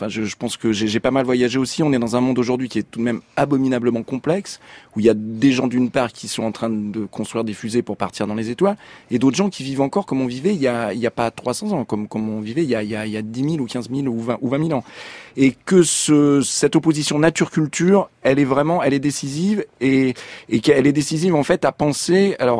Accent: Paris, Île-de-France, France; Je suis urbain, je suis né à Paris, j'ai toujours habité Paris

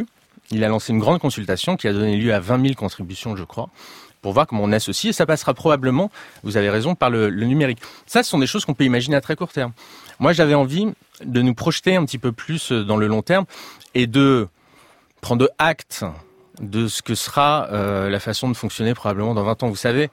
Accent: Paris, Île-de-France, France; quand je descends du métro, parce que je suis parisien

